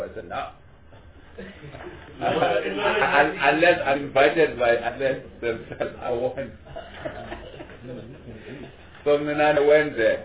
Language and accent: English; Eastern Cape, South Africa; The other one in Sigi, next to my hometown.